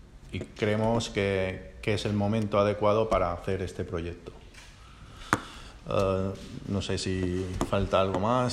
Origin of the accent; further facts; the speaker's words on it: Balearic Islands, Spain; Soy de Mallorca, como ha dicho Guillermo